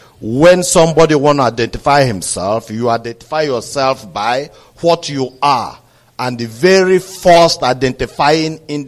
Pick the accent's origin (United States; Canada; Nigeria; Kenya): Nigeria; Udi, Enugu State; now in Kuwait; I'm from Udi, local government area in Enugu State.